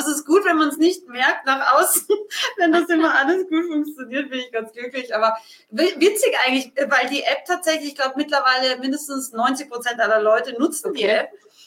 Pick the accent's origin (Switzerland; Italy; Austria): Austria